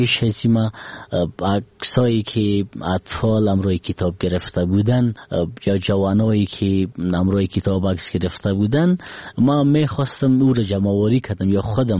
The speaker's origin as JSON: {"language": "Persian", "region": "Laghman", "country": "Afghanistan", "also_born_or_lived": "Kabul", "said": "ما از ولایت لغمان هستم ولی در کابل پیدا شدیم."}